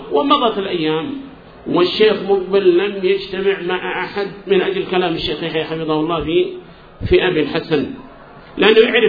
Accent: Yemen; ولا سيما هي عندنا في اليمن، عندنا في اليمن وتأثر بها بعضهم في نجد الآن

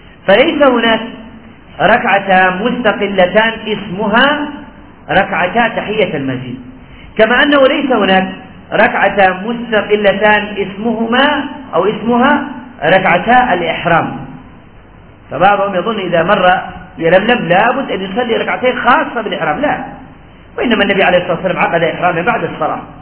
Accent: Yemen; الظاهر الله أعلم بلادنا اليمن يريدون ينافسون الجزائر

